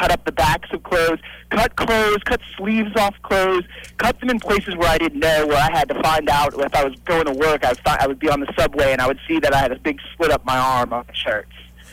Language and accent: English; New York, United States; moved away; Hey guys, listen, I'm from New York. I just moved here in January